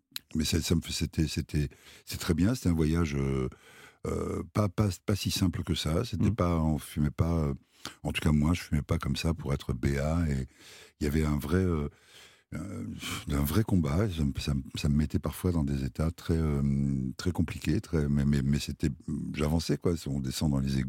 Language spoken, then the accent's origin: French; Paris, Île-de-France, France; born there; moi je suis né ici en France, à Paris